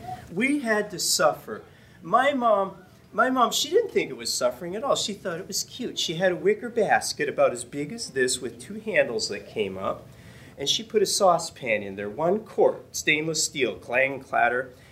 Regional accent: New Glarus, Wisconsin, United States; also born or lived in Buchanan County; when we moved, when I was just a little 2.5-year-old, we moved from Buchanan County, where I was born, to New Glarus because you could buy farms for not very much money.

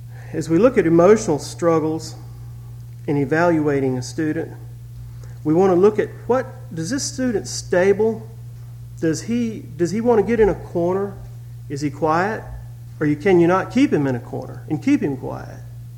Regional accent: Montezuma, Georgia, United States; I'm from the South. I'm from Georgia, Montezuma, Georgia.

